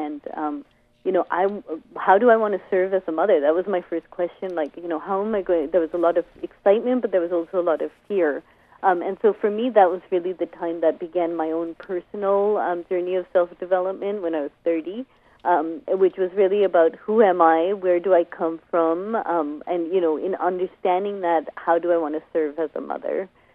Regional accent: Boston, Massachusetts, United States; also born or lived in India; So my when I grew up in Boston, when my mother got pregnant, my dad was a resident in a hospital that where he couldn't afford to even have me at that time. So actually, I was born in India

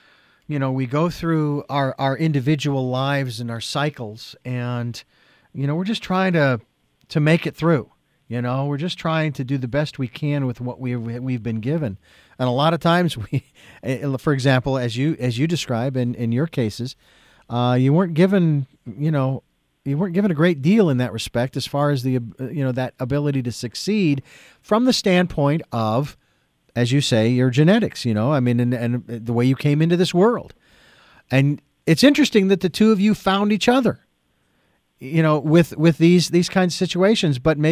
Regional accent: Phoenix, Arizona, United States; especially in my hometown of Phoenix, Arizona, where we used to go.

